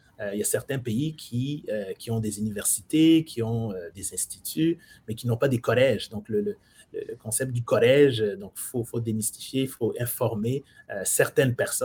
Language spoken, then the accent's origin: French; Rwanda; moved away as an adult; now in Ottawa, Canada; comme vous l'avez mentionné. Je suis originaire du Rwanda. Je suis né et grandi au Rwanda. Et en 1998, j'ai décidé de quitter mon pays natal. Donc, je suis arrivé au Canada le 13 septembre 1998.